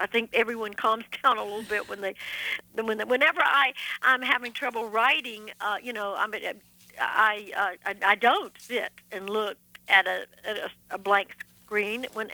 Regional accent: Georgia, United States; When I was growing up in South Georgia, my mother would encourage me and my friends to go as far out into the woods as we could go.

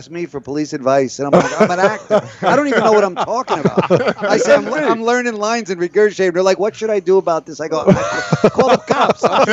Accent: New York, United States; now in Los Angeles, United States; You know, I grew up in New York, so I'm a Ranger fan

